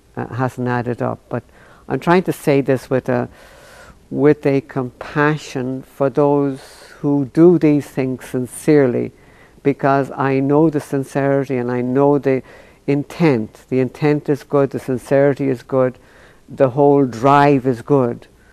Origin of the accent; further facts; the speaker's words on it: Ireland; I would take a few drinks as an Irishman